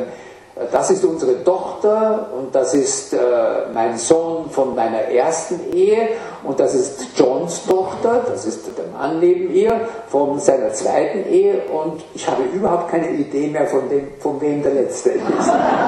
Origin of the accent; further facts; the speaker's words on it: Upper Austria, Austria; Also nochmal dort, wo ich groß geworden bin, Oberes Mühlviertel